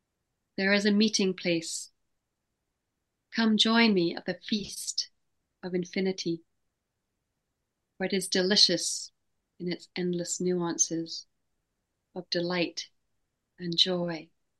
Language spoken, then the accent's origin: English; England, United Kingdom; I grew up in England, and it was a wonderful way to digest food and connect with family and friends